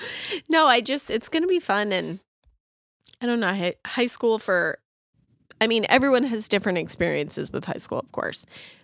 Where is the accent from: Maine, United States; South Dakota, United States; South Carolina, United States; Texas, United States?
Maine, United States; Greene; I mean, I'm from Green, Maine. So Green, Leeds, and Turner combined for high school, Leavitt Area High School, class of 04.